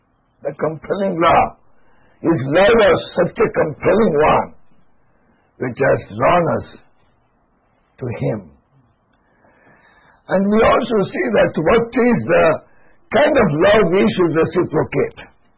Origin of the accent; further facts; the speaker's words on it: Mysore, Karnataka, India; When I think about a lady coming all the way from Florida to my hometown, Mysore, she lived 30 years and she was able to see about 50 young people come to know Jesus Christ.